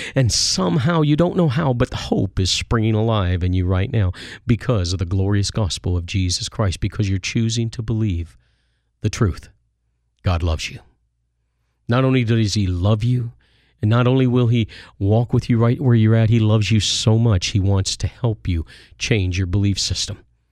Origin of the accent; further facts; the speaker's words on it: United States; now in Canada; You know, I'm an adopted Canadian here. I grew up in the United States. I have permanent residency here.